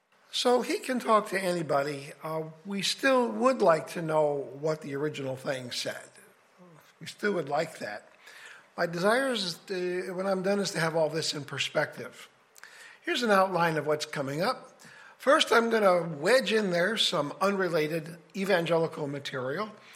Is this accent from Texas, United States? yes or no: no; Fulton, Missouri, United States; Brothers and sisters … from Fulton, Missouri.